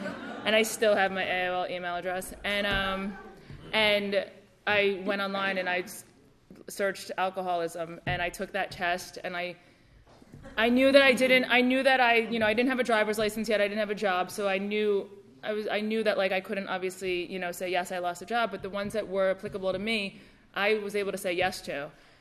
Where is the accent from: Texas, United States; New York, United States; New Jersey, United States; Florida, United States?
New York, United States; I grew up in Westchester, in a really nice town.